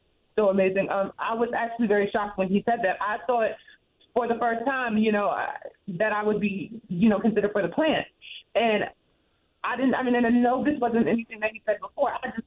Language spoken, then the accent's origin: English; New Jersey, United States; I'm from North New Jersey, so I got the hood up in me.